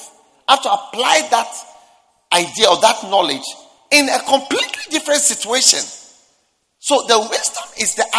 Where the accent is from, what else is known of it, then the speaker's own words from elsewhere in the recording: Nigeria; So then, I come from Nigeria, where the population of Lagos alone is more than the population of the whole of Ghana